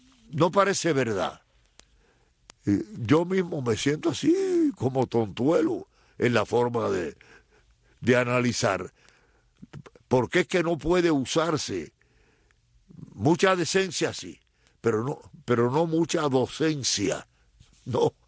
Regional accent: Santiago de Cuba, Cuba; also born or lived in Havana; now in United States; Pero yo no he podido olvidarme de mi tierra, de mi patria, de mi Instituto de Segunda Enseñanza de Santiago de Cuba, de la enseñanza primaria, de los maestros, de La Habana, de la Escuela de Derecho

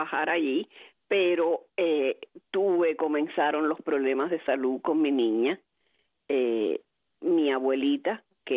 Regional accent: Venezuela; fíjate, vengo de Venezuela

